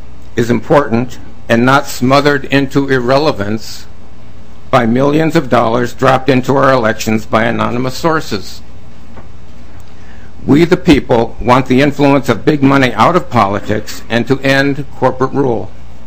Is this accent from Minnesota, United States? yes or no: yes; Minnesota, United States; I was born in Minnesota and educated in Minnesota public schools.